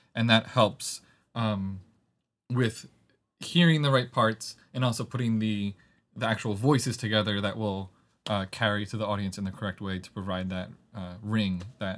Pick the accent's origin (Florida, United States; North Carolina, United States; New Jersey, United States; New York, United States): New Jersey, United States; now in Chicago, United States; So I am originally from South Jersey. I now live in Chicago.